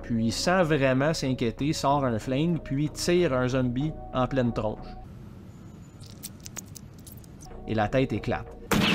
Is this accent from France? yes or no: no; Deux-Montagnes, Quebec, Canada; Non, je viens de Deux Montagnes, effectivement. Puis, il n'y avait pas ça dans mon coin quand même.